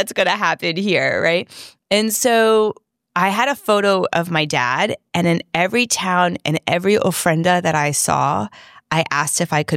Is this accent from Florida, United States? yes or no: yes; Florida, United States; Kim, we're so lucky because where we grew up in South Florida, I mean, we went to school and experienced friends of, like, all backgrounds.